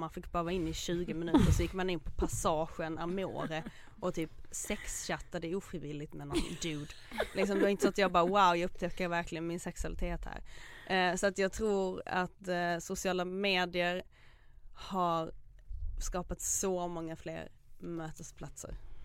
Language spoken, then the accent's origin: Swedish; Kävlinge, Skåne, Sweden; alltså säger då där jag kommer från, lesbiska i Kävlingar liksom.